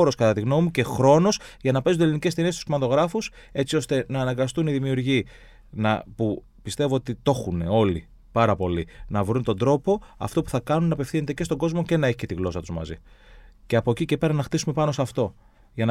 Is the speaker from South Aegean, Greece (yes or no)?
no; Peristeri, Attica, Greece; γιατί γεννήθηκα στο Περιστέρι πάνω από Ριβιέρα Έλενα, Φίβο Κύπρο.